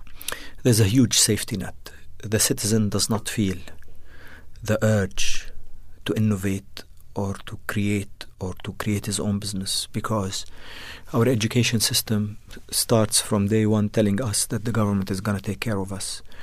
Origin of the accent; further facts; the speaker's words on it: Jordan; also born or lived in Beirut, Lebanon; I'm Lebanese. I was born in Beirut, but grew up in Jordan. My family is there, and my roots are mostly there.